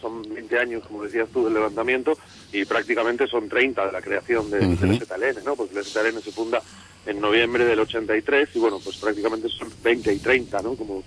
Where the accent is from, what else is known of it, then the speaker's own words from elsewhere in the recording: Bilbao, Basque Country, Spain; Yo he estado varios años viviendo allí en México y tal. Y bueno, tengo también un programa en una radio libre en Bilbao, que yo soy de Bilbao.